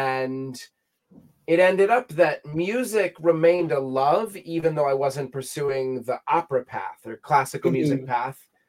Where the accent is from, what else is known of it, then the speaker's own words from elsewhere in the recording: Nyack, New York, United States; I grew up in Nyack, New York, and it bears saying that for my job path, as a child, I was a bright kid and I had a lot of things that I liked to do.